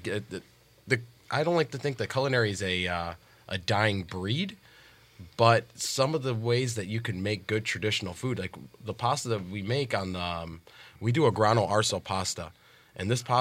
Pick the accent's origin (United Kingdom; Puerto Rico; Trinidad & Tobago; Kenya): Puerto Rico; I am Puerto Rican